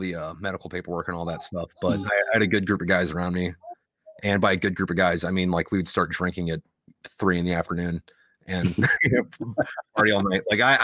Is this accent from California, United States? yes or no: no; Florida, United States; I'm originally from Florida. I'm right now living up in Pennsylvania.